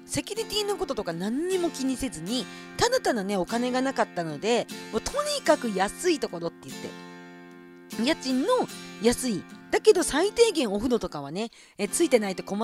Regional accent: Kushiro, Hokkaido, Japan; 私はですね、もともと地元の釧路で、初めてね釧路を離れたのが18の時に、帯広大谷短期大学っていうね介護士の資格を習得するために、釧路を離れて初めて一人暮らしを経験しました。

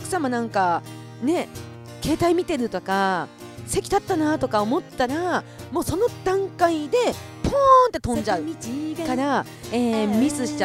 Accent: Kushiro, Hokkaido, Japan; そして6月の23日地元の釧路で

